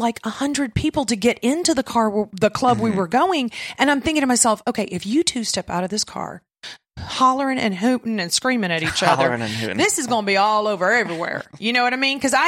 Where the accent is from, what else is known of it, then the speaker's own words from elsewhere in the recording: Texas, United States; I am a Texan, an authentic Texan.